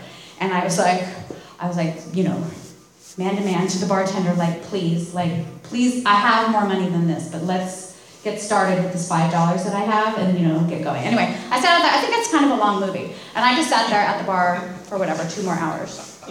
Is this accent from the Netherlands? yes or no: no; Ireland; Again, I'm Irish. That's right next to the UK.